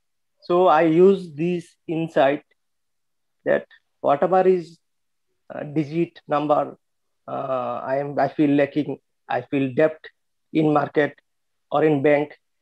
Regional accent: Tripura, India; English is a second language; from Tripura

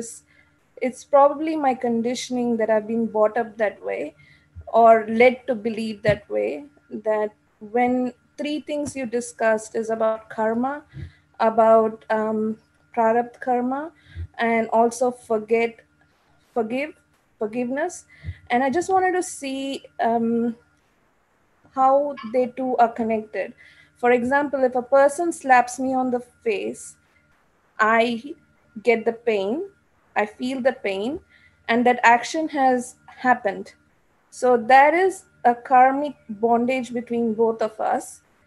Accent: New Zealand; So I'm from New Zealand.

